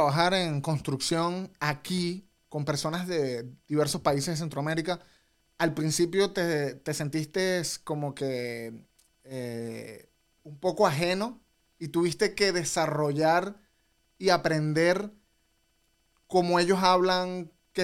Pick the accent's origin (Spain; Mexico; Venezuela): Venezuela; moved away; porque yo estaba recién llegado. Yo vengo de Venezuela.